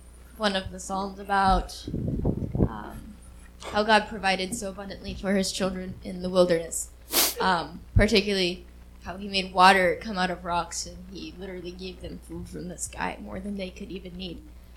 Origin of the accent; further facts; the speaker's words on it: Midwest, United States; because we're from the Midwest